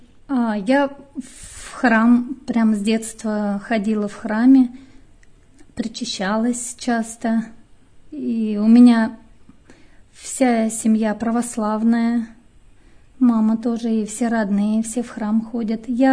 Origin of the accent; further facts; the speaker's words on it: Chuvashia, Russia; now in Ostashkov, Russia; Я сама из Чувашии, я родилась в Чувашии. Родители у меня тоже все там, и родные все там. Я там выросла, я там училась. Я училась в школе в Чувашии.